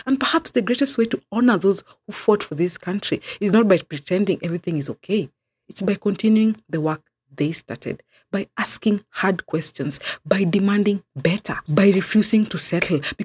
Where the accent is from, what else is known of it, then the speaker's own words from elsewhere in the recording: Kenya; As an African, as a Kenyan